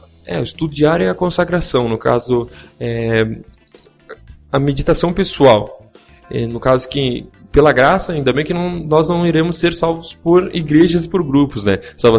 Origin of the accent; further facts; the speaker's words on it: São Gabriel, Rio Grande do Sul, Brazil; do Rio Grande do Sul, São Gabriel, Fronteira Oeste